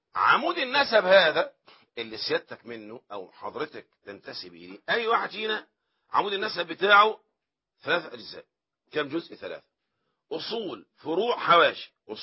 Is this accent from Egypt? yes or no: yes; Egypt; احنا مصريين بنقول جواز